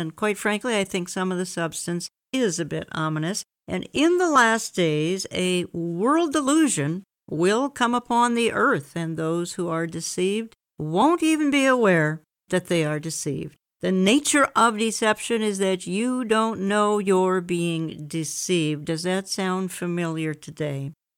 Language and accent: English; Minneapolis, Minnesota, United States; We recently, in my hometown here of Minneapolis, President Trump came for a campaign speech some weeks ago now.